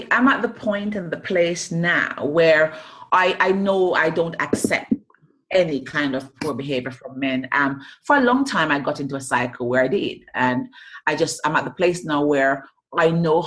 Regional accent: Jamaica; I grew up in Jamaica, a very small island in the Caribbean. We have a little thing that says we're little, but we're talawa. Translates, we're small, but everybody knows about us.

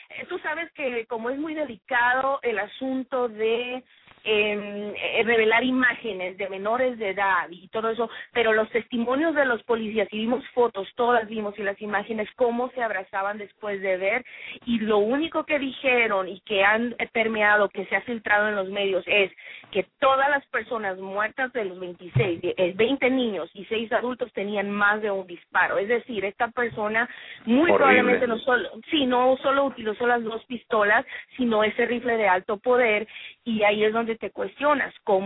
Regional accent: Sonora, Mexico; venimos de Sonora. Sabemos la tradición de irse a cazar, de tener un rifle.

